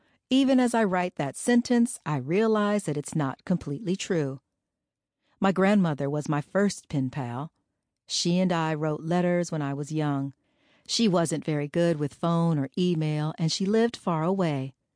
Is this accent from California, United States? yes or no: yes; California, United States; I was born and raised in California. Have you ever been there?